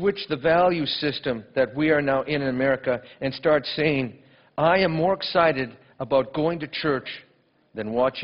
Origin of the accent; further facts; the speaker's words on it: Canada; born there; my concern for this country that I love, even though I was born in Canada, I was born a dual citizen, so I've got American in me too.